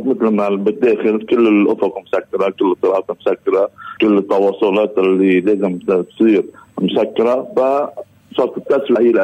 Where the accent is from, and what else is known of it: Lebanon